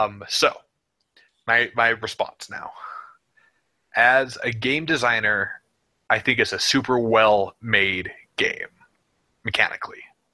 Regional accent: North Dakota, United States; I'm from North Dakota, where it's really small.

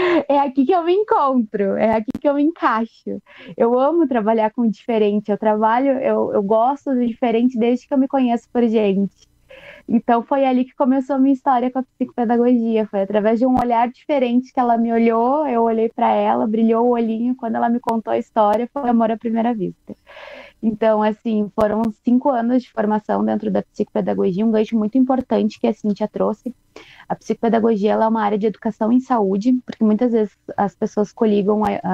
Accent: Canoas, Rio Grande do Sul, Brazil; mas assim, eu sou de Canoas

